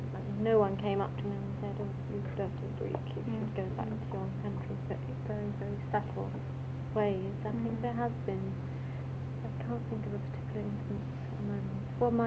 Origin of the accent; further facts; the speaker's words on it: United Kingdom; I'm not English, but I'm British.